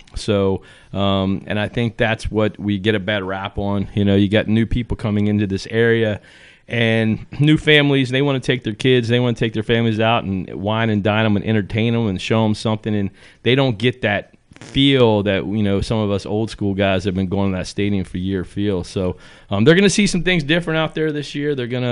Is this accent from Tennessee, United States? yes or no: no; Waynesboro, Pennsylvania, United States; now in Hagerstown, United States; I grew up in Waynesboro across the way. My first apartment was here in Hagerstown. You know, I now live in Hagerstown.